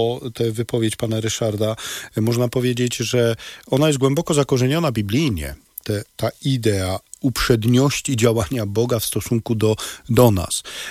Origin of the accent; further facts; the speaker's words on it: Lower Silesian Voivodeship, Poland; Pozdrawiam moje rodzinne strony, bo ja z okolic Dzierżoniowa pochodzę